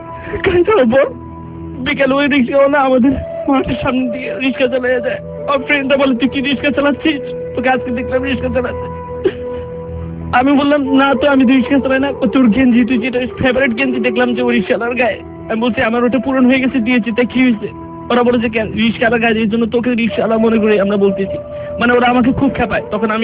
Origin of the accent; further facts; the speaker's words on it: Tangail, Dhaka Division, Bangladesh; আমার বাড়ি টাঙ্গাইল